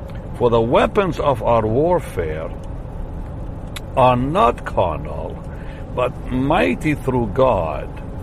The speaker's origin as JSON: {"language": "English", "country": "Israel", "said": "I'm from Israel, so we're related in the Lord."}